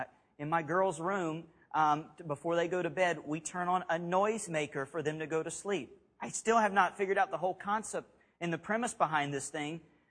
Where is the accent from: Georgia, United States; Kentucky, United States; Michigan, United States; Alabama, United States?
Alabama, United States; Where we grew up in Alabama, we have hurricanes that come up in the Gulf all the time.